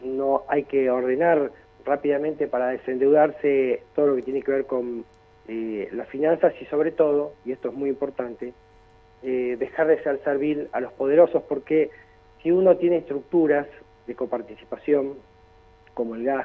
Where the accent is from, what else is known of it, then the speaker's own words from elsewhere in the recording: Bariloche, Río Negro, Argentina; en nuestros barrios en Bariloche, yo soy de Bariloche